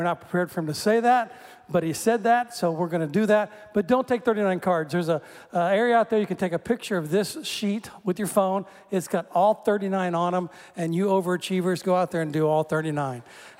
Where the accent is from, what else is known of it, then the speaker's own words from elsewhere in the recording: Midwest, United States; I grew up in the Midwest where the pastors wore suits and ties and were kind of stodgy.